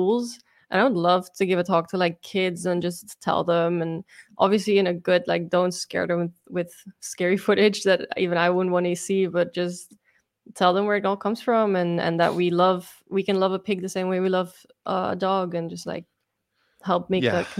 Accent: Amsterdam, North Holland, Netherlands; English is a second language; also born or lived in India; now in Dubai, United Arab Emirates; I'm originally from Amsterdam, and then I spent some time as well in India for 2 years as well, so that I can talk about that as well, and then Dubai now as well.

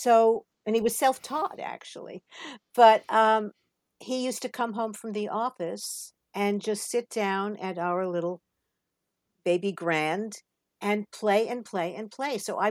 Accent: Brooklyn, New York, United States; And I grew up in Brooklyn, so I actually got to go to Broadway shows.

